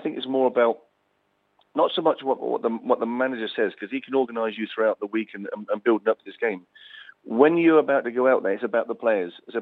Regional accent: England, United Kingdom; I'm English through and through

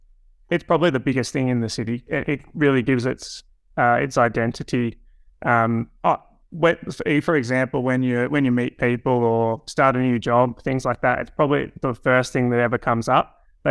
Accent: Melbourne, Victoria, Australia; Born and bred in Melbourne

